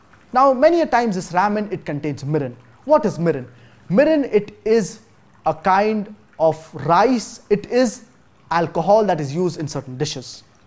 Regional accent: Indonesia; English is a second language; I work as a freelancer and I'm from Indonesia.

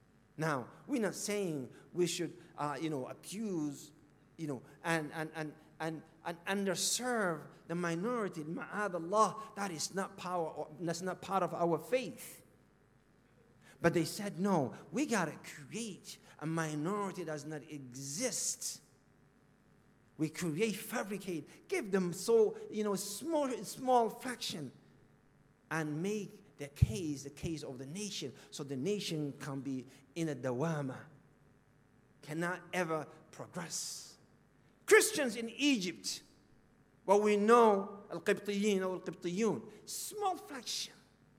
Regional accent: Somalia; Now look, I'm from Somalia. I'm from Somalia.

